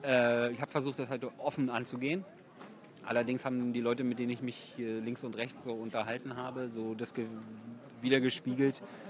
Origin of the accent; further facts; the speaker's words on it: Berlin, Germany; das mag ich als Berliner